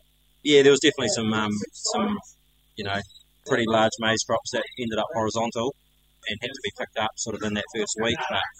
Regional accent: Hamilton, Waikato, New Zealand; now in Raglan, New Zealand; So, I am early 40s, live out in Rag, born and bred in the Tron. So, haven't fallen too far from there.

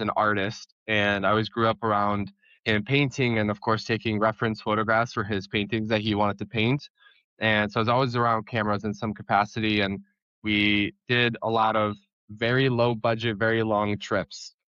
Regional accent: Hungary; moved away; It was a beautiful upbringing. My parents built a house there. And I think it was a really tough decision to leave Hungary

